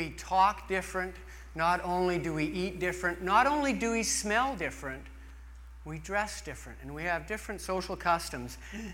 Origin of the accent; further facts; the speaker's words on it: Edmonton, Alberta, Canada; I remember growing up in Edmonton, and we were very English in background